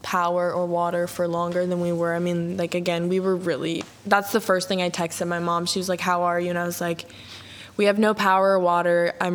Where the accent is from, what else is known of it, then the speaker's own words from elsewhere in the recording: Louisiana, United States; born there; I was born in Louisiana in 2005.